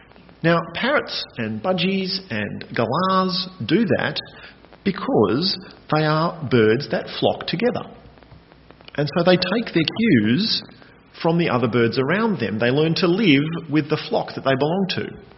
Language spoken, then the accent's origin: English; Narrabri, New South Wales, Australia; When I was growing up in Narrabri